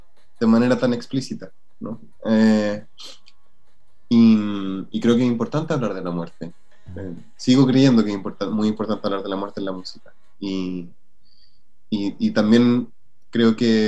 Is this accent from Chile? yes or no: yes; Chile; now in Santiago, Chile; yo soy de los Andes, vivo en Santiago